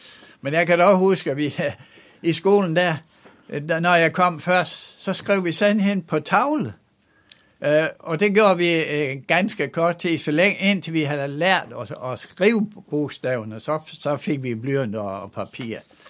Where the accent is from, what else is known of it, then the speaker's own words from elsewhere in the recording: Troldhede, Central Denmark Region, Denmark; Jeg kommer fra Troldhede af. Der var mit barndomshjem.